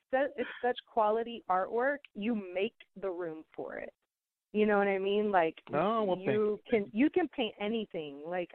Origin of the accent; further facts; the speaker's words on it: Houston, Texas, United States; You know, I just felt like I hit, you know, the ceiling in Houston. And I love my hometown. Like, shout out to all my family and friends in Houston. I love Houston so much. It's home base.